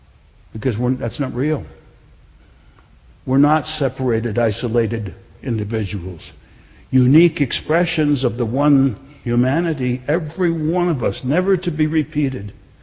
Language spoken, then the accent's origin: English; Wisconsin, United States; born there; Well, I was born in Wisconsin.